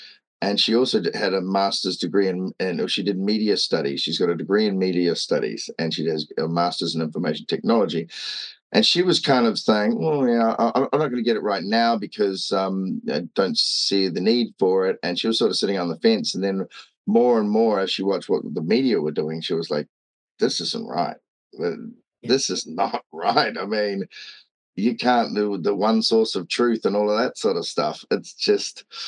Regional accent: Bucklands Beach, Auckland, New Zealand; I grew up in a sailing family. They're all builders and sailors. And I grew up in Bucklands Beach.

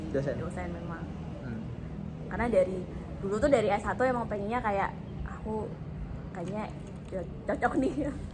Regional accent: Jember, East Java, Indonesia; Aslinya Jember.

